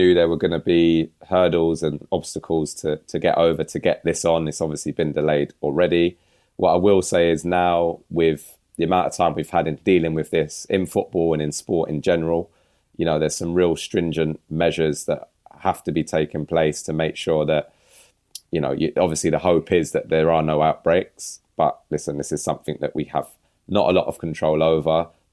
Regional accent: England, United Kingdom; I know you say I'm a Jamaican international. You know, on my dad's side, I'm obviously, my mum's English. I was born and raised here.

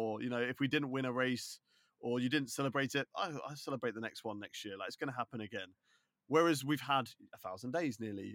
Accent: United Kingdom; I'm a patriotic Brit, and I will support people from my home country all the time.

